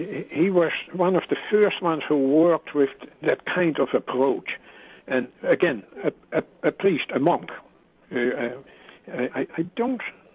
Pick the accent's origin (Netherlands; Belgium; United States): Netherlands; I'm from Holland, so I always feel close to him.